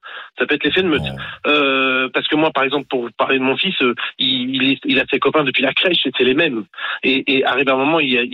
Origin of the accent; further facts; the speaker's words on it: Ivry-sur-Seine, Île-de-France, France; Et j'ai grandi à Ivry. Mes parents, je suis de 75, donc j'ai grandi à Ivry, dans les cités et autres.